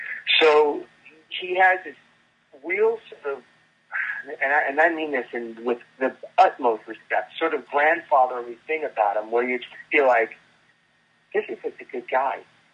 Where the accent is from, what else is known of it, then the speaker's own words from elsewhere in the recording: New York, United States; I grew up on Long Island, so you couldn't escape